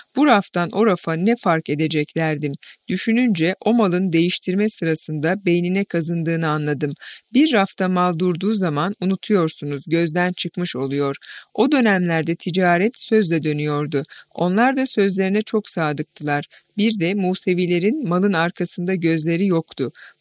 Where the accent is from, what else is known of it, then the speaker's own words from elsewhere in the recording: Pötürge, Malatya, Turkey; Biz onun yanında yetiştik. Biz Malatyalıyız. Köyümüzde çok fazla arazi ve gelir kaynağı olmadığı için İstanbul'a taşınma ihtiyacı hissetmiş.